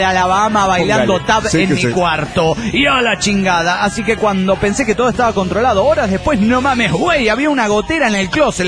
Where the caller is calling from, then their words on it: Monterrey, Nuevo León, Mexico; de Monterrey, Nuevo León, México.